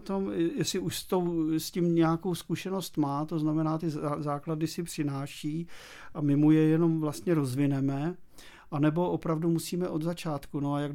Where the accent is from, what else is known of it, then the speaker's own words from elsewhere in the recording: České Budějovice, South Bohemian Region, Czechia; já jsem jako dítě, tehdy ještě v Českých Budějovicích, strašně často trávil mnoho hodin i při zkouškách